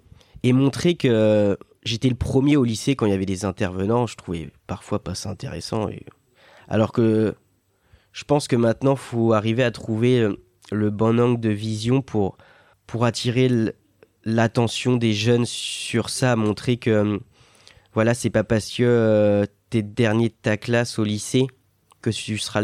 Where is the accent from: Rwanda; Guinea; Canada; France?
France; Pays de la Loire; Je viens de la Sarthe.